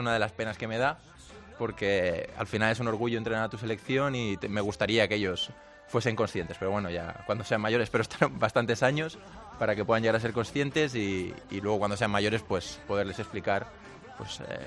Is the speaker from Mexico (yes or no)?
no; Barcelona, Catalonia, Spain; born there